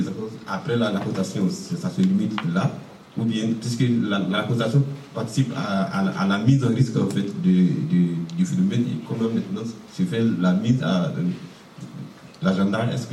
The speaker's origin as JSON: {"language": "French", "country": "Côte d’Ivoire", "said": "Et je viens de la Côte d'Ivoire."}